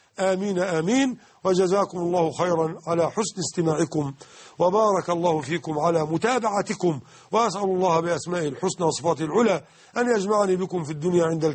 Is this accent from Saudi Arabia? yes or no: no; Egypt; يعني من اللهجة العامية عندنا في مصر يزحلقك